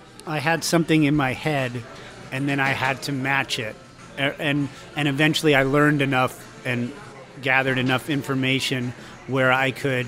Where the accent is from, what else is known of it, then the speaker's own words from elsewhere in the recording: Las Vegas, Nevada, United States; And when I was a kid growing up in Las Vegas, you literally looked on the streets for a brown Rolls Royce